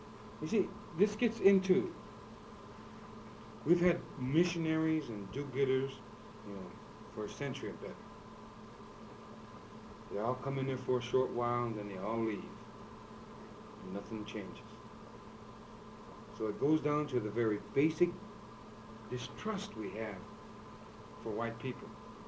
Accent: South Dakota, United States; has responded to what has happened to us here in South Dakota as Indian people.

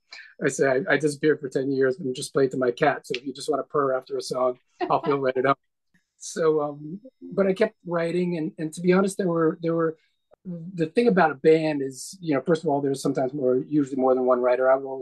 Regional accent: New York City, New York, United States; I grew up in New York City, but we would go to Western Massachusetts in the middle of nowhere in the hills of the Berkshires.

